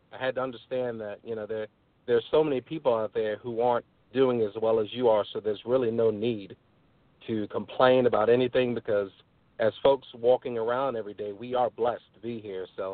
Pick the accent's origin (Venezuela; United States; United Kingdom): United States; Virginia; I'm from Virginia, from Southwest Virginia, in a small town near Lynchburg, and grew up there with my mother and father and two brothers, one older, one younger.